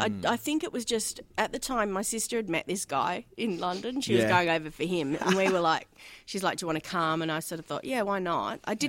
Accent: Melbourne, Victoria, Australia; also born or lived in Sydney; I grew up in Melbourne and pretty much worked here right until I was in my 20s, and then I went to Sydney for a while and then came back before I went overseas.

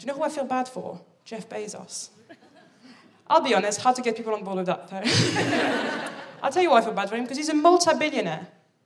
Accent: Paris, Île-de-France, France; also born or lived in Birmingham, United Kingdom; I'm from Paris. It's good, isn't it? Now, I did live in Birmingham for 7 years willingly.

